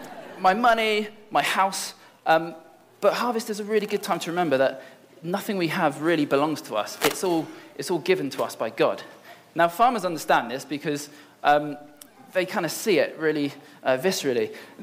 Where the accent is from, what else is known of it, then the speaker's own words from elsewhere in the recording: London, United Kingdom; I came as a student from East London.